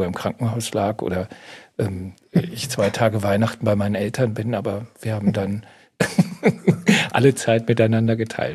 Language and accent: German; North Rhine-Westphalia, Germany; moved away; Seit ich weg bin aus dem Ruhrgebiet, bin ich viel authentischer mit meiner Herkunft